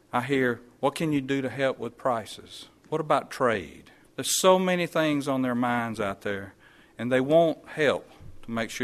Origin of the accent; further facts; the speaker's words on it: United States; We are American farmers and ranchers, the people that lead and feed and fuel the world.